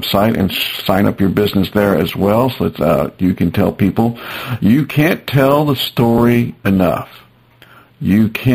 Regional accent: Arkansas, United States; And when I go to my hometown in Arkansas

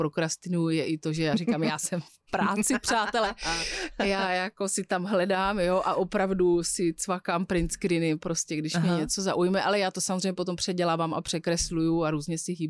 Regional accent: Opava, Moravian-Silesian Region, Czechia; born there; v Opavě, to je moje rodné město

